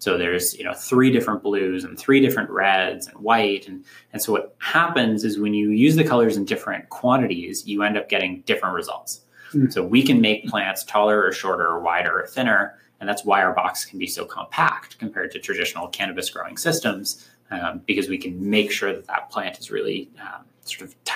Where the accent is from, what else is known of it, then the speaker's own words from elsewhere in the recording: Montreal, Quebec, Canada; moved away as an adult; now in Waterloo, Canada; I grew up in Montreal and then came to Waterloo for mechanical engineering.